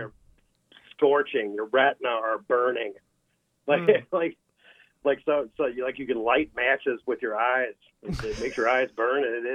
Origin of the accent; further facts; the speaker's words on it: California, United States; I'm Californian enough not to do that.